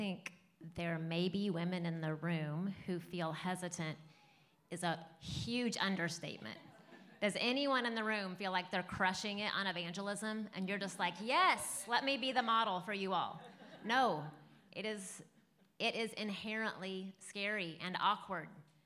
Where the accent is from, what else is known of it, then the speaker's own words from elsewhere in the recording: Kansas City, Missouri, United States; I mean, like we're from Kansas City. People are crazy in Kansas City about the Chiefs.